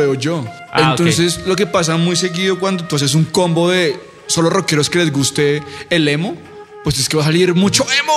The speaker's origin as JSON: {"language": "Spanish", "region": "Bogotá", "country": "Colombia", "said": "Lo dices porque somos rolos."}